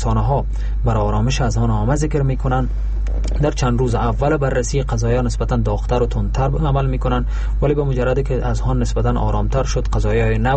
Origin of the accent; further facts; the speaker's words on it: Afghanistan; ما به عنوان یک افغانی که هر روز دسترسی به رسانه دارم،